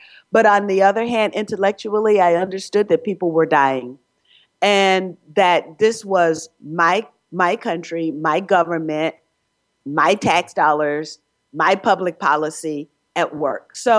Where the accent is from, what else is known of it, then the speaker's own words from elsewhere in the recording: Georgia, United States; which meant that the election laws in the state of Georgia, my home state, had to be changed.